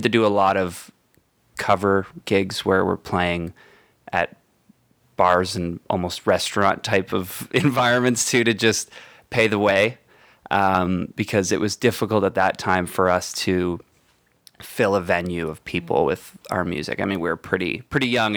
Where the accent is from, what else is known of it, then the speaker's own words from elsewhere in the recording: Hamilton, Ontario, Canada; I'm from Hamilton, which is just outside of Toronto